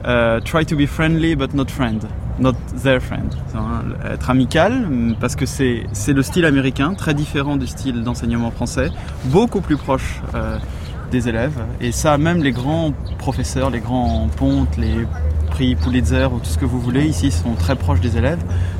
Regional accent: France; Je suis français.

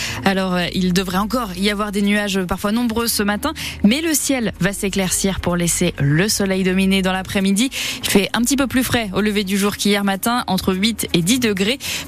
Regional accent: France; Ça fait jamais plaisir à dire quand on est français, bien sûr.

